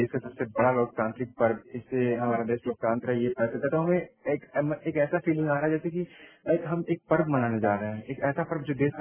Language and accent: Hindi; Uttar Pradesh, India; जी, मैं उत्तर प्रदेश का रहने वाला हूँ।